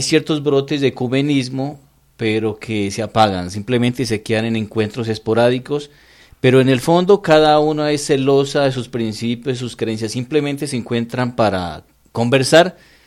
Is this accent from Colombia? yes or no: yes; Colombia; en nuestros contextos como colombiano